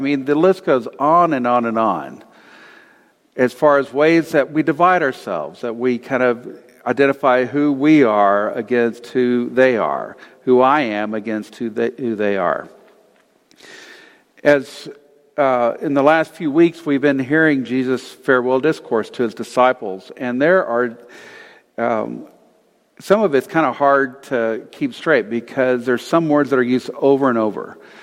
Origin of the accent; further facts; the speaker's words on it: Texas, United States; also born or lived in California; And I come from Texas, of course, there's Texans and everybody else. But then at one point, I moved from Texas to California.